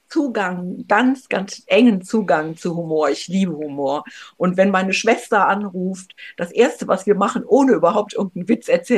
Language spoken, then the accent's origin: German; Rhineland, Germany; Also, ich bin im Rheinland aufgewachsen und mit dem Karneval.